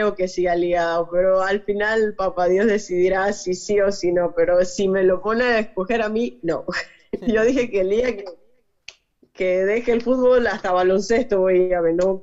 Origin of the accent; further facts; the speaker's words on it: Panama; Y en Panamá, o sea, no me trataron como yo pensé que me iban a tratar siendo panameña, ¿no?